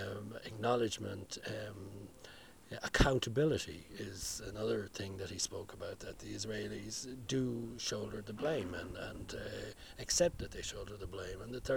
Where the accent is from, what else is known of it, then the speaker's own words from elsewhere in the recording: Ireland; which I feel ashamed of as an Irish person.